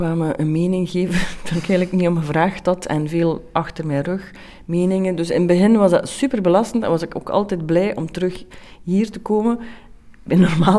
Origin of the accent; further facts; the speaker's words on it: Belgium; Dus als je begint als Belgische vrouw in een wijnkasteel